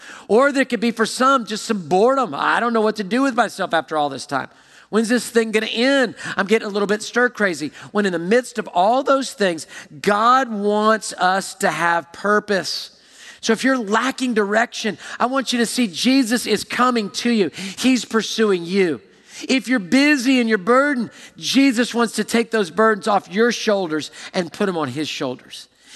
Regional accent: Houston, Texas, United States; I picnicked there as a kid way back growing up in Houston and now with my family even.

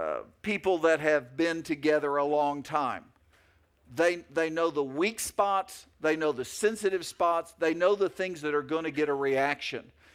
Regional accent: Oklahoma, United States; I'm from Oklahoma, and we don't have a lot of skyscrapers at that point.

